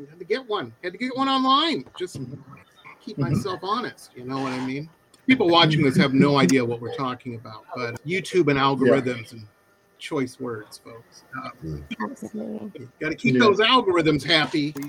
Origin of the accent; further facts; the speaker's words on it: Detroit, Michigan, United States; I have never been in a band. I grew up in Metro Detroit, and all of my friends were in bands because they were cool.